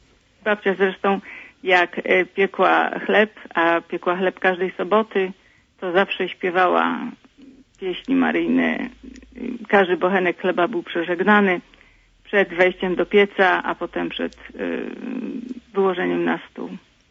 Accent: Subcarpathian Voivodeship, Poland; dzwonię ze Śląska, pochodzę z Podkarpacia.

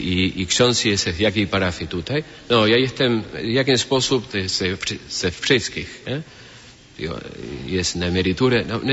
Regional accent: Mar del Plata, Buenos Aires Province, Argentina; Polish is a second language; Ja powiedziałem, że jest Mar del Plata, nie?

